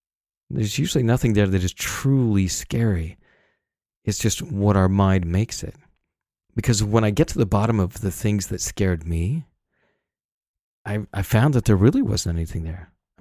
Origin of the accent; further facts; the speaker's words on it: Salt Lake City, Utah, United States; I grew up in Salt Lake City where your whole life is judged about how well you hold up to the Mormon church's standards. And it was a hard place for me to grow up.